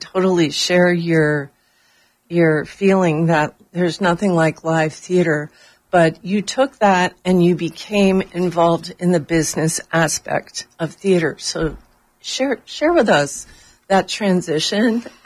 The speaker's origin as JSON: {"language": "English", "region": "New York", "country": "United States", "said": "I'm from New York, so a direct flight to New York was just a big plus for me."}